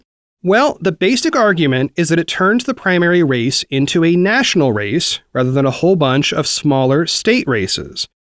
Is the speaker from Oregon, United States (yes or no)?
yes; Oregon, United States; And Oregon, my home state, is moving its primary up too